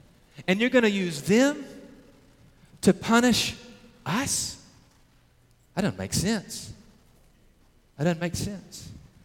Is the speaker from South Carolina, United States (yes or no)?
no; Texas, United States; But we're from Texas, and so we're going to call him Habakkuk, okay?